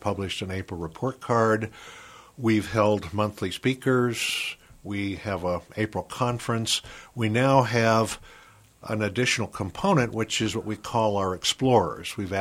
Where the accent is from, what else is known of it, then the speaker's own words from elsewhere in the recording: Denver, Colorado, United States; I grew up in Denver. I went to Colorado College in the 60s before the block plan.